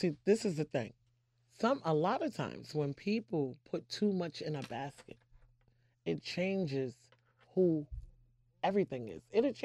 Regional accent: United States; I love bragging about how I am an American girl.

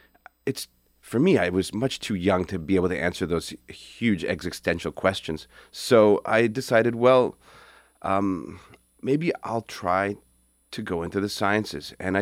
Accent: Toronto, Ontario, Canada; born there; I was born in Toronto.

